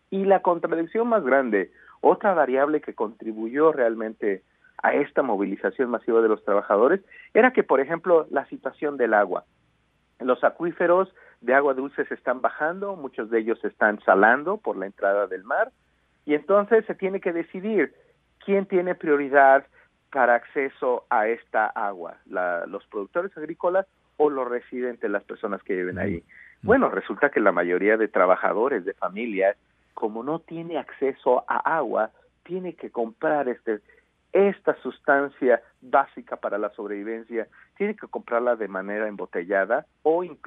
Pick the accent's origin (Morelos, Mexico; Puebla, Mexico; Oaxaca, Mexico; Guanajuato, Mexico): Oaxaca, Mexico; San Sebastián Tecomaxtlahuaca; Bueno, soy de la Mixteca Baja, del poblado de San Sebastián Tecomaslahuaca.